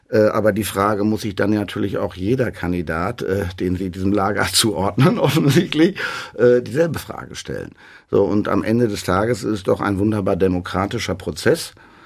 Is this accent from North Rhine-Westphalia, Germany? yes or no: yes; Dortmund, North Rhine-Westphalia, Germany; Ich bin Dortmunder Urbürger und ich mache das aus Herz und Leidenschaft für diese Stadt.